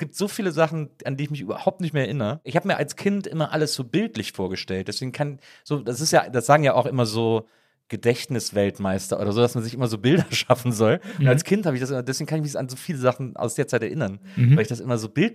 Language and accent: German; Bonn, North Rhine-Westphalia, Germany; born there; Aber ich bin ja in Bonn geboren